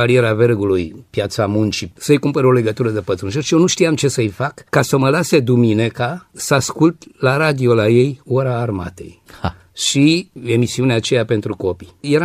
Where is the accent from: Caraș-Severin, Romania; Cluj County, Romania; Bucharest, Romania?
Bucharest, Romania; Eu voi face anul ăsta 84. Așa că există un anumit paralelism. Când aveam vreo 7 ani, 8 ani, eu sunt bucureștean. Părinții mei locuiau în Parcul Călăraș